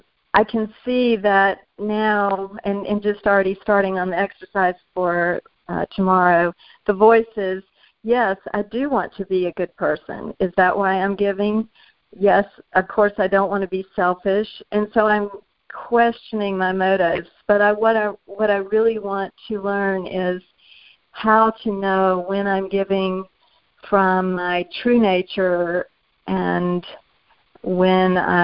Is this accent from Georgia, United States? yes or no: yes; Athens, Georgia, United States; I'm from Athens, Georgia